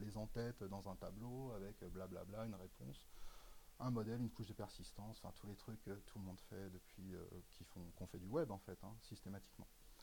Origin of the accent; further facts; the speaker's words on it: Montpellier, Occitanie, France; Il y a qui dans la région, moi je suis de Montpellier